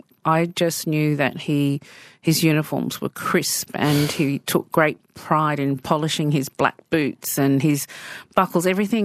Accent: Brisbane, Queensland, Australia; born there; I was born in Brisbane and I was the eldest daughter of Julie and Bob, and Dad was in the army. And so I lived everywhere other than my own Aboriginal

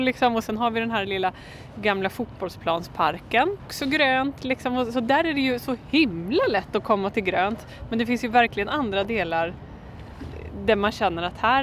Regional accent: Norrköping, Östergötland, Sweden; Så jag kommer från Norrköping och åker hem dit ofta.

